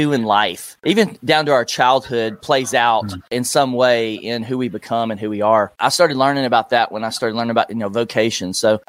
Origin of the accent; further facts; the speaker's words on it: Nashville, Tennessee, United States; which I would love to see everybody in Nashville, Tennessee, my hometown, have a millionaire plan just like I did when I was 25.